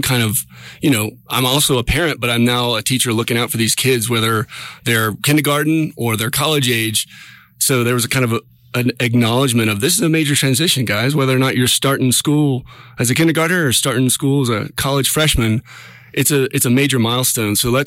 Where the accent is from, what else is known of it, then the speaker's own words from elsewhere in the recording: Tennessee, United States; That brings me back to where I'm from. I'm from Middle Tennessee. We have water aplenty.